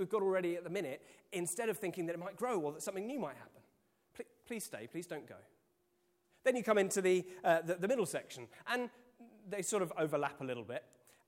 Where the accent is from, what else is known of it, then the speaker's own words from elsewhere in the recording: Reading, South East England, United Kingdom; Now, I mean, when I grew up in Reading, the Wilderness Road was, I mean, it's right in the middle of stuff.